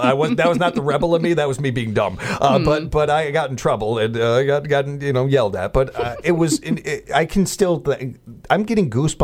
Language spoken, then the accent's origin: English; United States; it ain't my ancestors, but it's still American history, and as an American, I want to go check that out.